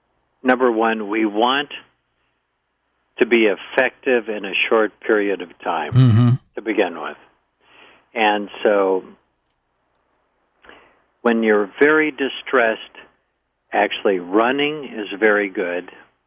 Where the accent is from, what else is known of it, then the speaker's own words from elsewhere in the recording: Minneapolis, Minnesota, United States; Okay, I grew up in Minneapolis.